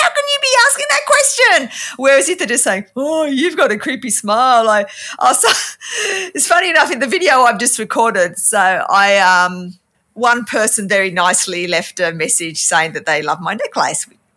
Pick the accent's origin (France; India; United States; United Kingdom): United Kingdom; Ashton-under-Lyne, North West England; born there; accent: Australian; do you guys know that I'm actually English?